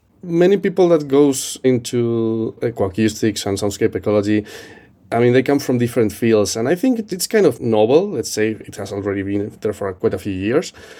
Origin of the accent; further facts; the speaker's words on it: Spain; English is a second language; I'm from Spain.